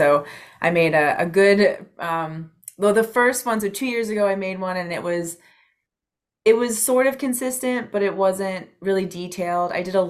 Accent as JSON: {"language": "English", "region": "Maryland", "country": "United States", "said": "So I'm from Maryland."}